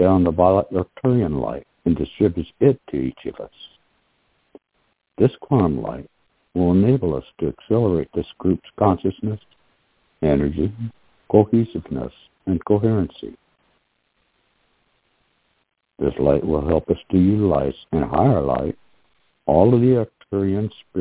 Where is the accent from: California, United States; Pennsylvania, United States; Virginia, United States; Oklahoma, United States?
Oklahoma, United States; from Oklahoma